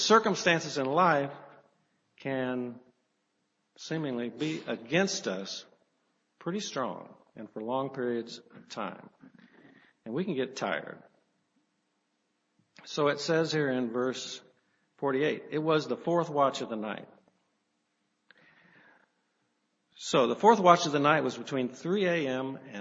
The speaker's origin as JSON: {"language": "English", "region": "Missouri", "country": "United States", "said": "You know, I'm from Missouri. We didn't have any sailing ships in Missouri except maybe for a little Hobie Cat or something they had on the Lake of the Ozarks."}